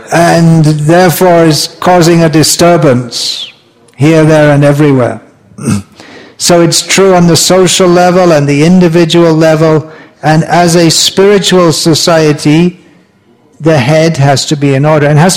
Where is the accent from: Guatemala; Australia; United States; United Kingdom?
United Kingdom; Anyway, but from the British point of view, as I learned at school, being British, that the British were civilizing the whole world.